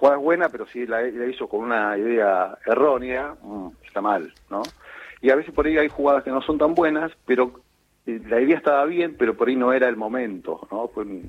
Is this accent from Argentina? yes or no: yes; Mar del Plata, Buenos Aires Province, Argentina; yo soy de Mar del Plata